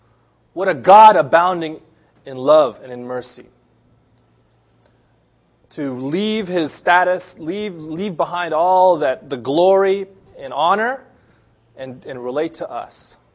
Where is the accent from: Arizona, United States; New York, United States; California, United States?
California, United States; Los Angeles; "Hey, hi, how you doing? … I'm from Los Angeles. It's nice to meet you.